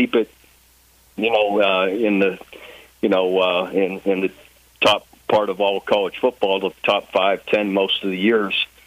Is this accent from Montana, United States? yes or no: no; Youngstown, Ohio, United States; my path from growing up in Youngstown, Ohio, to going to school at Iowa and you know, and then becoming a coach.